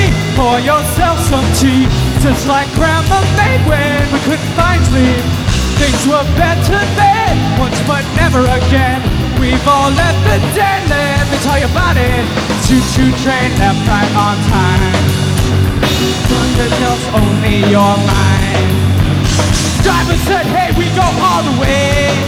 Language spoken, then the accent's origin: English; Seattle, Washington, United States; We're from Seattle, and we're friends of WAC, so come on.